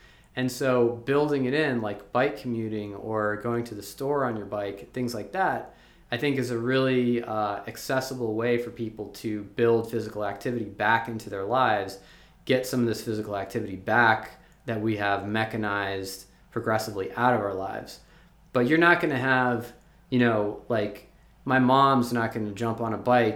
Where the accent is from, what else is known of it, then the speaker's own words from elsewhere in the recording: Virginia, United States; I'm also from the South. I'm from Virginia originally.